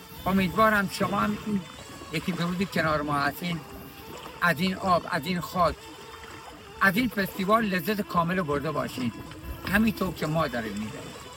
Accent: Bushehr, Iran; بچه بوشهرم، جای دنج آرومیه. این بلالی، بر آلی یا سزندون منطقه آرومیه، ما بوشهرها بهش عادت کردیم. من حدوداً 40 سال رو آب کار میکنم، 75 سالمه.

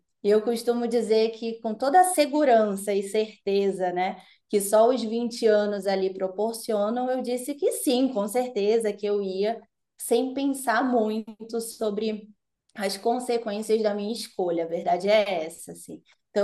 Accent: Manaus, Amazonas, Brazil; now in Europe; Eu sou, por exemplo, lá no Brasil, eu sou do norte, eu sou de Manaus.

